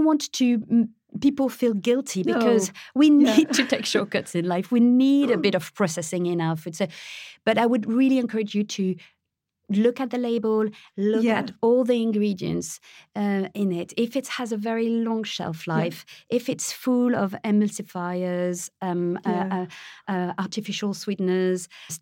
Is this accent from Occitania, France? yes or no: no; Paris, Île-de-France, France; I was born in France. I was raised in Paris.